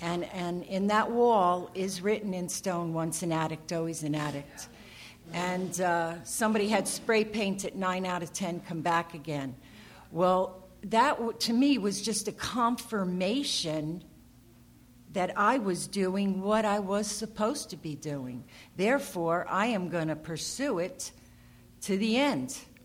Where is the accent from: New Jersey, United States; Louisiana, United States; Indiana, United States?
New Jersey, United States; Jersey City; also born or lived in Allentown, Pennsylvania; now in Phoenix, United States; I'm in Phoenix now. I guess five years. It's 5 years this month. I moved here from Allentown, Pennsylvania. I'm from Jersey City, born and raised.